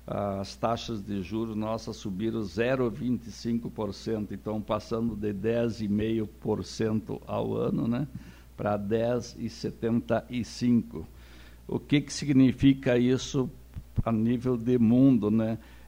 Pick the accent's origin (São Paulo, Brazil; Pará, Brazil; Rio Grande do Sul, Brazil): Rio Grande do Sul, Brazil; todos nós somos gaúchos, né, e a gente tem orgulho de ser gaúcho